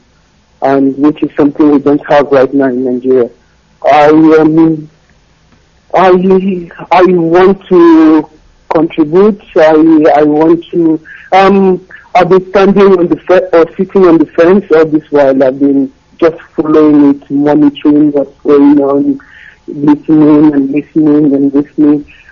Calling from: Italy; I'm calling from Italy.

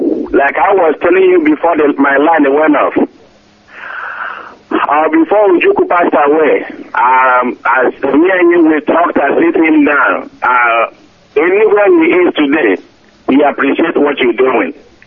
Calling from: Dallas, Texas, United States; Yes, again … in New York. I'm calling from Dallas.

